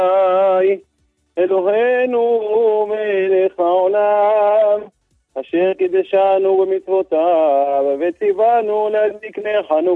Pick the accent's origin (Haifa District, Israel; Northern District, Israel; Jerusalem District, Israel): Jerusalem District, Israel; Jerusalem; אני מירושלים, ירושלים עיר הקודש.